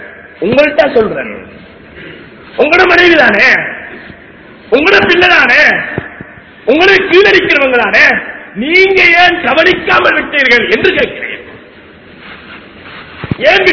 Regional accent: Eastern Province, Sri Lanka; நான் ஈஸ்டர்ன சேர்ந்தவன், கிழக்கை சேர்ந்தவன்.

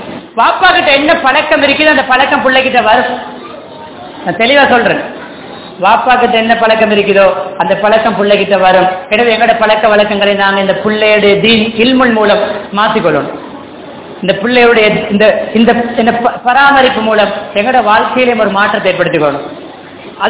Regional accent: Sri Lanka; நாங்க இந்த நாட்டுல பிறந்து வளர்ந்தாலும், எங்கட நாட்டு பிரஜைகளை நாங்க இருந்தாலும்

